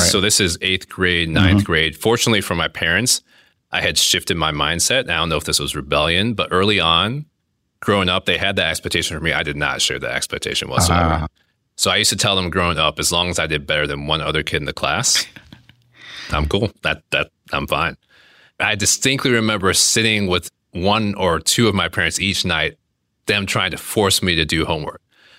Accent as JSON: {"language": "English", "town": "Atlanta", "region": "Georgia", "country": "United States", "tie": "born or raised there"}